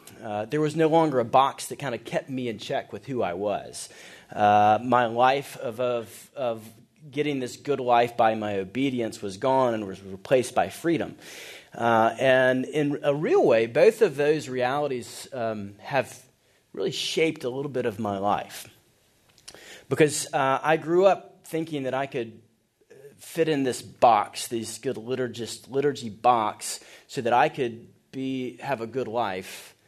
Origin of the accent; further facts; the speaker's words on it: Montgomery, Alabama, United States; I grew up right outside of Montgomery, Alabama. Went to a private Christian school in Montgomery, kindergarten through 12th grade.